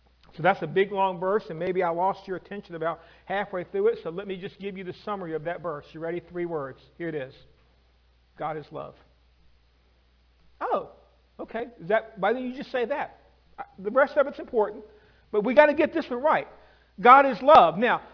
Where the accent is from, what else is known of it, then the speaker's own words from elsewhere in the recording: Lynchburg, Virginia, United States; also born or lived in Charlottesville; now in Waynesboro, United States; We grew up in Lynchburg, Virginia. We lived 17 years in Charlottesville, Virginia, and now we're on year number 11 here in Waynesboro, Virginia.